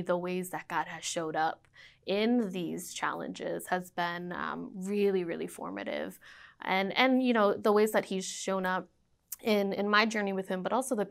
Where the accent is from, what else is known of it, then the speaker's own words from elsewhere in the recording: Boston, Massachusetts, United States; this is of my own experience growing up in Boston.